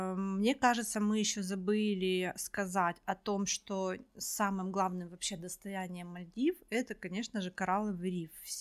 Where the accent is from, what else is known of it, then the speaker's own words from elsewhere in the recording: Ukraine; если вы из такой невероятно развитой страны, как мы, из Украины путешествуете